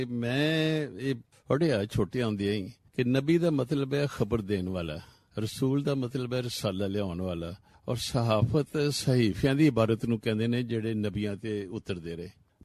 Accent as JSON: {"language": "Punjabi", "town": "Jora Chhatra", "region": "Punjab", "country": "India", "tie": "born or raised there", "said": "ਇੰਨੀ ਦੇਰ 'ਚ ਸਾਡੇ ਪਿੰਡ ਜੋੜਾ ਛਤਰਾ, ਤਹਿਸੀਲ ਜ਼ਿਲ੍ਹਾ ਗੁਰਦਾਸਪੁਰ"}